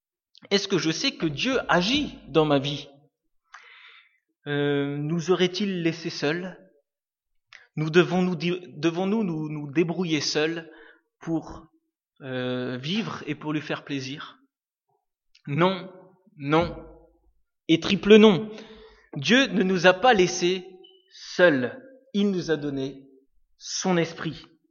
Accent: Grand Est, France; je suis originaire d'Alsace

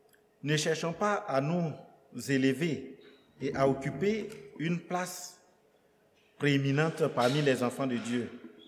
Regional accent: Côte d’Ivoire; Les premiers qui ont commencé à travailler chez nous en Afrique n'avaient pas de bon niveau. On nous disait que notre premier président, Oufou Boigny, a fait que le lycée

